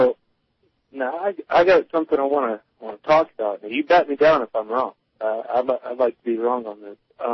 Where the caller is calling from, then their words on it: Tennessee, United States; I'm calling from Tennessee.